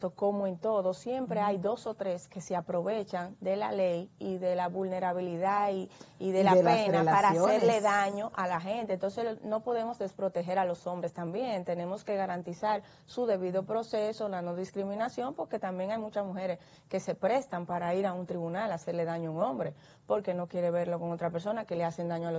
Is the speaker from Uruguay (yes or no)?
no; Dominican Republic; Como dominicanos somos número uno en el béisbol.